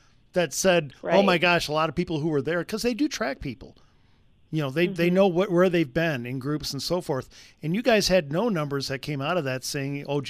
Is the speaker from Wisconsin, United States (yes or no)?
yes; Wisconsin, United States; I'm from Wisconsin. It just kind of follows me.